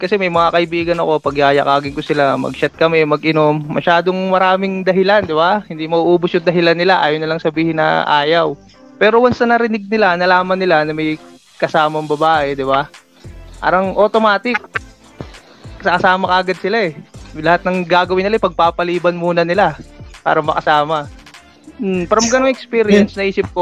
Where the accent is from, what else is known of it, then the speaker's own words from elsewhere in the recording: Calabarzon, Philippines; Hmm, taga Cavite talaga ako. Since birth.